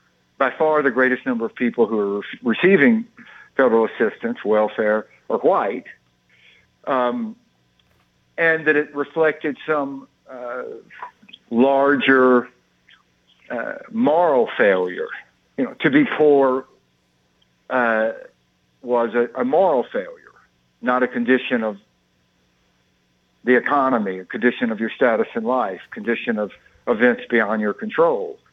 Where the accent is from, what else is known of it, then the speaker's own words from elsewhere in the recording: Mississippi, United States; Right. Yeah, that's, you know, I'm from Mississippi and not great at math, but that seems to be a lot larger.